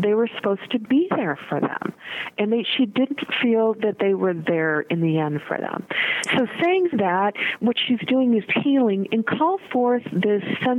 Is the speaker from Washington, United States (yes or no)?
no; Michigan, United States; now in Colorado, United States; But if anybody asks me where home is, although I grew up in Michigan, Home for me is Colorado.